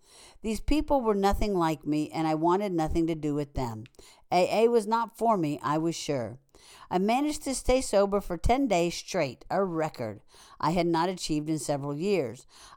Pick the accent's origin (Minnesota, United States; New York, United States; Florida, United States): Minnesota, United States; a woman friend in the program who happens to be from my home state of Minnesota.